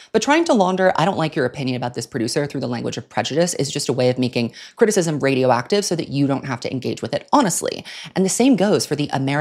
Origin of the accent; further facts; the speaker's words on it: Singapore; I was born and raised here in Singapore, a very small but extremely multicultural city-state where multiple languages, religions, and communities live side by side as your everyday background.